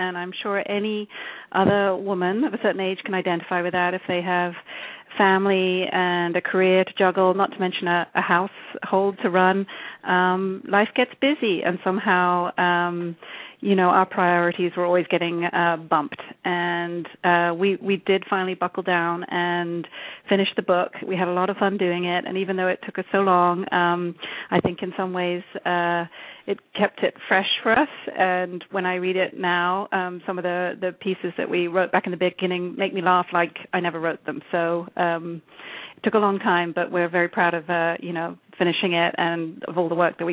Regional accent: United Kingdom; I'm not sure I would have personally had the chutzpah to gatecrash a party at the White House, being British

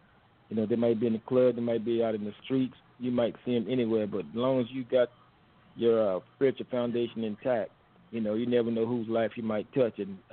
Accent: Danville, Kentucky, United States; born there; I was born in Danville, Kentucky, also known as the City of First, because there's been many firsts in that little town.

